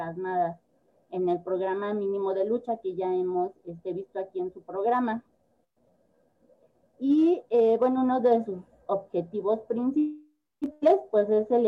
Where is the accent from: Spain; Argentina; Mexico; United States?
Mexico; San Bartolomé Yalco; la represión que sufrió mi pueblo, San Bartolomé Yalco, en el año 2014.